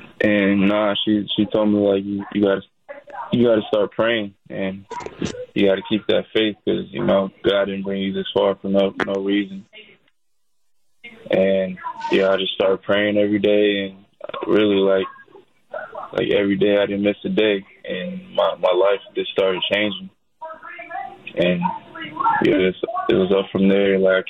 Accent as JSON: {"language": "English", "town": "Yakima", "region": "Washington", "country": "United States", "tie": "born or raised there", "said": "Yeah, growing up in Yakima, there wasn't much hope."}